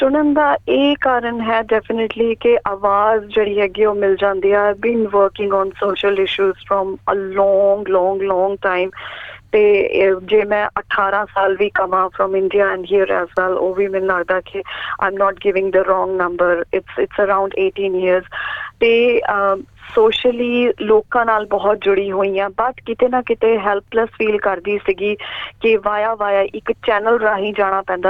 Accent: Chandigarh, India; now in Australia; ਪੰਜਾਬ ਤੋਂ ਜੀ, ਮੈਂ ਚੰਡੀਗੜ੍ਹ ਤੋਂ ਹਾਂ, born and brought up in Chandigarh, parents ਹੁਣ ਪਟਿਆਲੇ ਮੂਵ ਹੋ ਗਏ ਹਾਂ, ਅਤੇ ਮਦਰ ਮੇਰੇ ਮੁਸਲਿਮ ਹੈ, ਫਾਦਰ ਮੇਰੇ ਸਿੱਖ ਹੈ

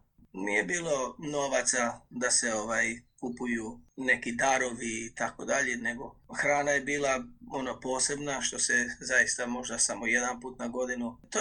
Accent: Županja, Vukovar-Srijem County, Croatia; now in Australia; ali ja sam rođen i odrastao sam u Županji u istočnoj Slavoniji. Moja mama Zagorka, pa smo imali zagorske običaje.

